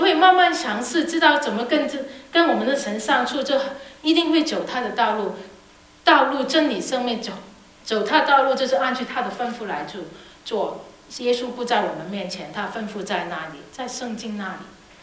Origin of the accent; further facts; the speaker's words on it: Hong Kong; 我从小在香港读书，